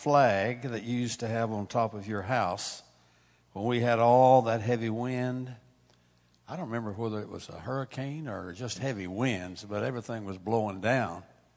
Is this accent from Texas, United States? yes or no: yes; Texas, United States; And I am a Texan. I was born and raised in Texas.